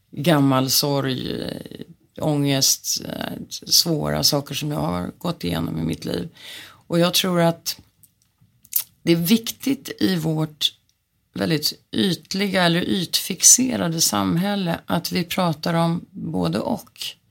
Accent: Sweden; moved away as an adult; also born or lived in United States; Sen kom jag till USA, till college. Och det är klart att då var jag en främmande fågel som svensk.

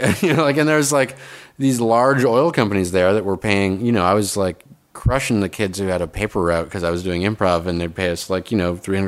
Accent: Fort McMurray, Alberta, Canada; I grew up in northern Alberta, a town called Fort McMurray, which is the place where the Keystone Pipeline is happening.

